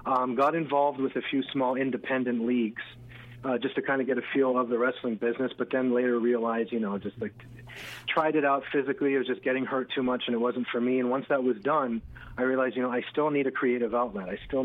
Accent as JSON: {"language": "English", "town": "Toronto", "region": "Ontario", "country": "Canada", "tie": "born or raised there", "said": "I'm from Toronto, Canada, born and raised."}